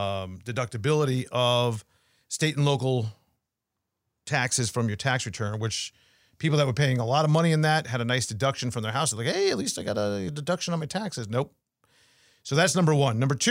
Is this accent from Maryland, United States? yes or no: no; New York, United States; moved away; I mean, listen, I'm a New Yorker. I came down here in 87